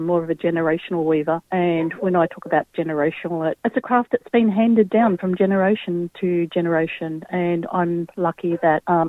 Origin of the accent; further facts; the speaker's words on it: Australia; I guess it's a memory of growing up on the Murray River, or we call it the Maloo.